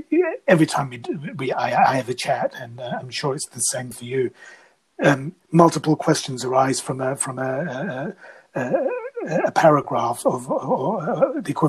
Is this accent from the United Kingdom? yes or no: yes; England, United Kingdom; we're from England, and the word hobby is a big thing in the vocabulary of little activities.